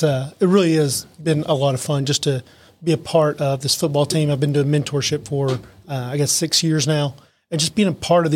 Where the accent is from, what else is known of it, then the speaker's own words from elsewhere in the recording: Mesquite, Texas, United States; Yeah, I grew up in Mesquite, which is just east or just west of Forney, between just east of Dallas. Grew up there. My family's actually from there.